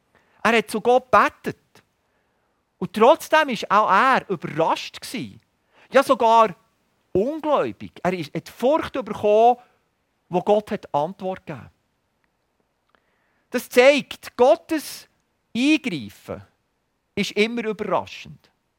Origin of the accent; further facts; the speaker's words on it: Switzerland; Gerade bei uns im Westen, wir modernen Schweizer, auch als Christen sind wir so stark auf die sichtbare Welt fokussiert